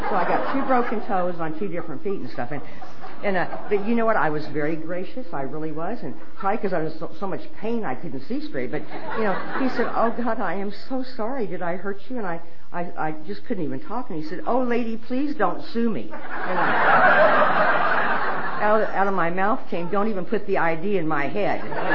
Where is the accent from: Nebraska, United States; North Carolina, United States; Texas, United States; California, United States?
Nebraska, United States; Lincoln; I grew up in Lincoln, Nebraska, and like I said, I come from a wonderful home there